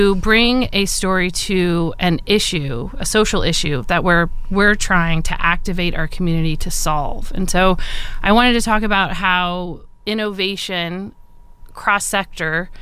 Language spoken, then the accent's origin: English; California, United States; my story is that I was a homeless kid growing up in Orange County.